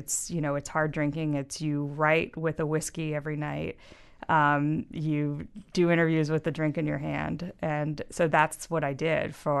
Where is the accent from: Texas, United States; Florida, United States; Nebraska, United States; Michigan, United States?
Texas, United States; I grew up in Texas, and I idolized Molly Ivins